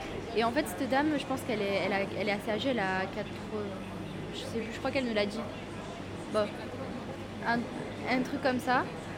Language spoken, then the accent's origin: French; France; Machin, on lui dit qu'on est français.